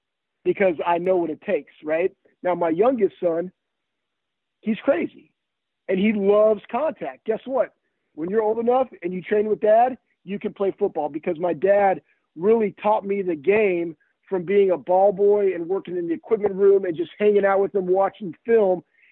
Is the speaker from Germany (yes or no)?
no; Texas, United States; also born or lived in Iowa; So I was born in Iowa. My dad was a college and high school football coach, and then moved to Texas when I was young, probably about three. So just kind of grew up there